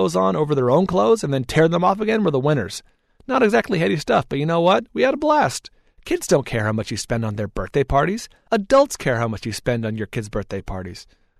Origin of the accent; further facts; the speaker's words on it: San Bruno, California, United States; I spent the first 9 years of my life in San Bruno, California, also about 15 minutes south of San Francisco. Growing up in San Bruno was like growing up in Manchester, England, with slightly better food. It was constantly cold and foggy.